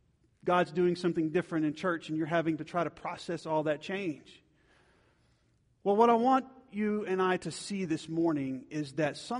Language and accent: English; Georgia, United States; I grew up in Georgia and south of Atlanta. And Atlanta that's where Coca-Cola was made.